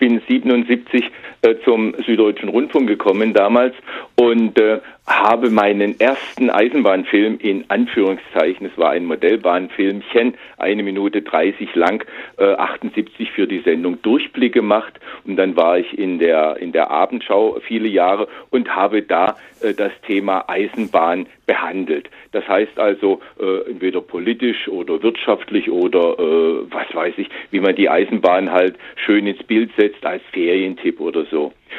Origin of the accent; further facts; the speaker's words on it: Dresden, Saxony, Germany; Also ich bin ja in einer Zeit aufgewachsen in Dresden, wo ein privates Verkehrsmittel, also sprich Auto, utopisch war.